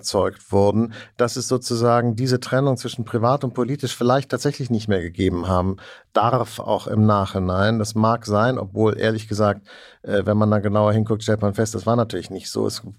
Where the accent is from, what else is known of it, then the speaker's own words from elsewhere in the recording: West Germany, Germany; Als Westdeutscher, der ich in den 70ern und 80ern in Westdeutschland aufgewachsen bin